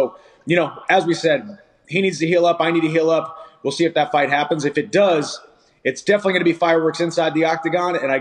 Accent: Missouri, United States; not just because she's one of my hometown Missouri girls

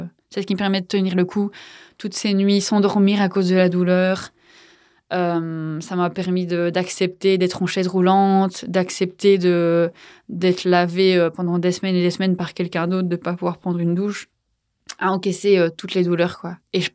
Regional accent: Belgium; je vais m'en sortir parce que je suis belge

